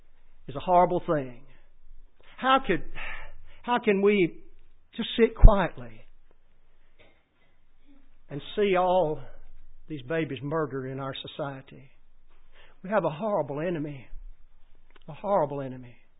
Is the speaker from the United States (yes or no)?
yes; Alabama, United States; born in on the other side of Cherokee County, and then we moved down the same road about 4 miles, and I grew up in Etowah County.